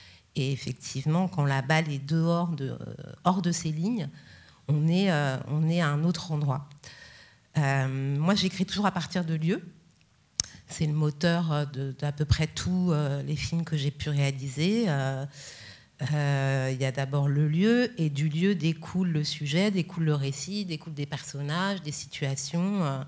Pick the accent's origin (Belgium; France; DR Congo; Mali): France; Paris, Île-de-France; qui est puis mes origines par ailleurs, même si j'ai grandi à Paris.